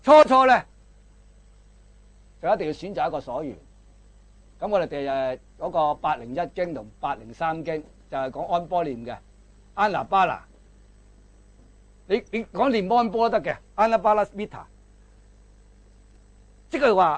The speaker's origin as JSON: {"language": "Cantonese", "country": "China", "said": "就我哋中国人咧，因为有深厚嘅文化根底啊嘛"}